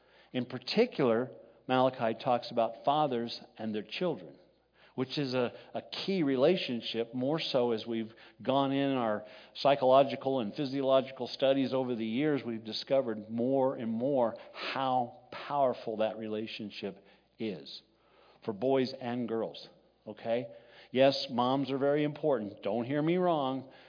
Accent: Texas, United States; also born or lived in New Mexico; I grew up in Texas and southern New Mexico, and so remember the Alamo was a pretty big deal there

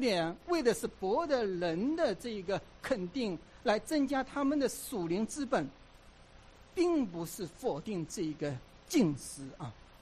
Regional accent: Xiaoshan, Zhejiang, China; 我的老家是在萧山，杭州萧山啊，杭州萧山的80%以上是聚会处的这个背景，我也是在聚会处里面信主。

